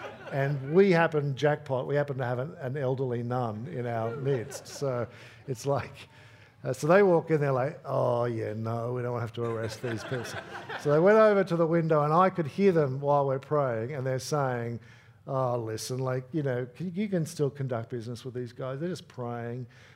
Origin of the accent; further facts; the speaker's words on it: Australia; I just can't conceive of how we as Australian citizens could think, oh, sure, do that in my name.